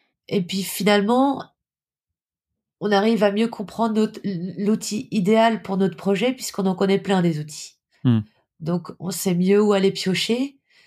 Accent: France; je manquais pas de dire que je venais de France et qu'en France, on avait une communauté de plus de 10 000 personnes

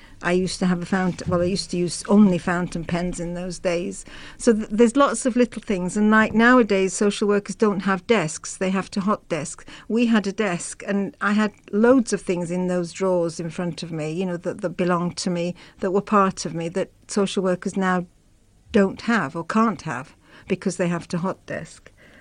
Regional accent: Turkey; moved away as an adult; also born or lived in Sunderland; now in England; I came to England in 1980. I was born in Sunderland but brought up in Turkey because my dad's Turkish and my mum's English.

